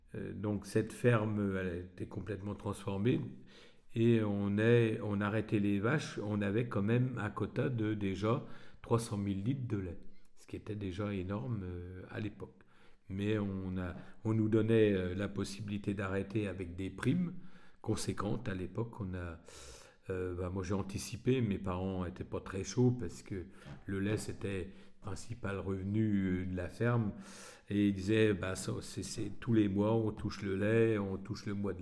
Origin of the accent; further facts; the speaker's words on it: Saint-Bernon, Bourgogne-Franche-Comté, France; born there; Et je suis né en Côte d'Or, à Saint-Bernon, en plein dans l'élevage, dans une zone d'élevage dans l'Auxois. Et je suis né en 1949, le 3 avril.